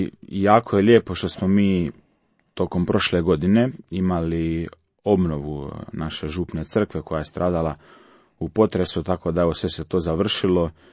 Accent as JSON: {"language": "Croatian", "town": "Dubrovnik", "region": "Dubrovnik-Neretva County", "country": "Croatia", "tie": "born or raised there", "said": "trenutno sam na Kneži, župa Marije pomoćnice kršćana, Hercegovac, rođen i odrastao u Dubrovniku."}